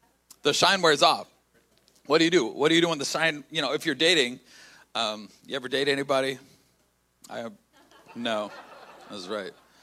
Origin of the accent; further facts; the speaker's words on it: Calgary, Alberta, Canada; because we're from the Calgary area